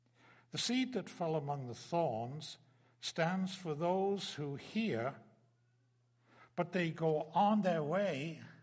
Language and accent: English; England, United Kingdom; When I grew up in England, my father had, we called it the garden, you would call it an allotment.